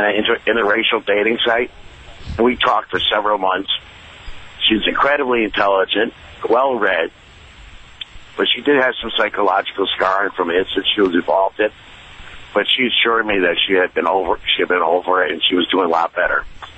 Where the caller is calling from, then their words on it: Boston, Massachusetts, United States; Yes, sir. I'm in Boston.